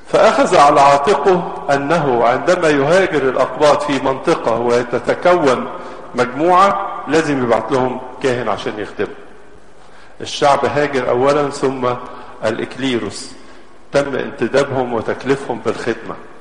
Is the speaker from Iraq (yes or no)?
no; Egypt; احنا كمصريين مرتبطين بالأرض وبالنيل